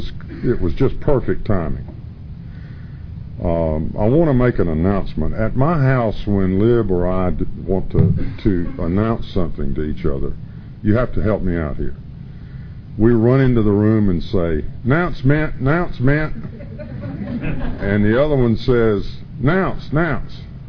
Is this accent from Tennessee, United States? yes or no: no; North Carolina, United States; probably 45 or 50 years ago in my home state of North Carolina